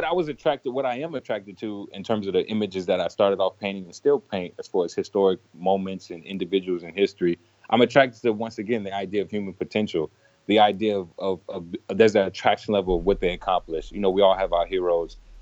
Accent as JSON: {"language": "English", "town": "New Orleans", "region": "Louisiana", "country": "United States", "said": "I'm from New Orleans, and New Orleans is a very cultural-rich city full of art and soul."}